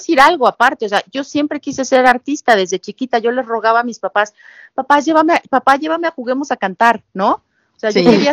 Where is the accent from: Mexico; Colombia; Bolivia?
Mexico; Mexico City; Soy de la Ciudad de México, nací aquí. Vivo en la delegación Xochimilco.